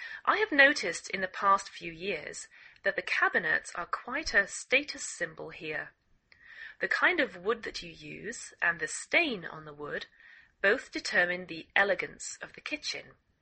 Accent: England, United Kingdom; now in United States

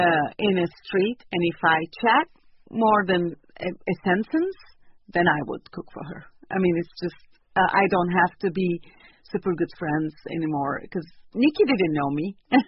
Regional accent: Turkey; English is a second language; now in California, United States; and I'm originally from Turkey.

